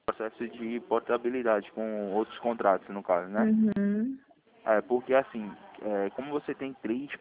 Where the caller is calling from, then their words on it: Recife, Pernambuco, Brazil; Não, eu não sou de Campo Grande, eu falo de Recife.